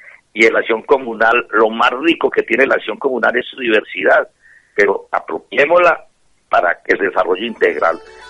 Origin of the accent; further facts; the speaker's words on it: Colombia; nací en Colombia, vivo en Colombia y moriré en Colombia.